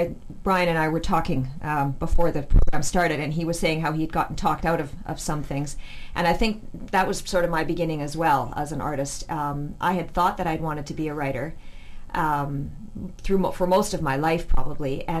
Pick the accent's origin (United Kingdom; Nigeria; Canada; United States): Canada; Vancouver, British Columbia; now in Penticton, Canada; I live up in Penticton, BC. I was born and raised in Vancouver.